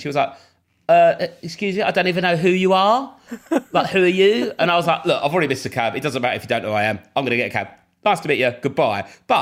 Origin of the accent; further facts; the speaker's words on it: London, United Kingdom; growing up in Southeast London